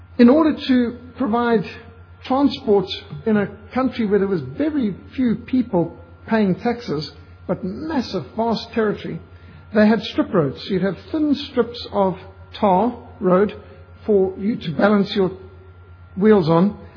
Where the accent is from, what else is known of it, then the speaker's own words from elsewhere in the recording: Zimbabwe; my mission began as a non-Christian and non-Christian family in Rhodesia. I was raised in Rhodesia when it was a paradise.